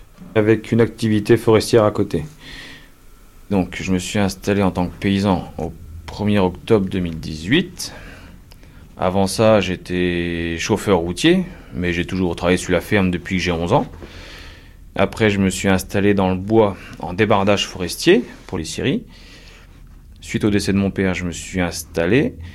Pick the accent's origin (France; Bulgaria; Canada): France; parce que je suis français, moi.